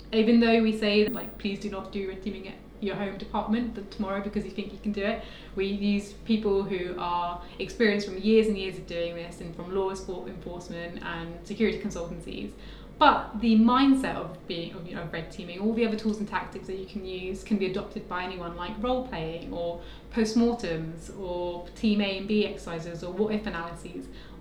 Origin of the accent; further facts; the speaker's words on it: United Kingdom; People are just polite, and we're British and we like to be polite.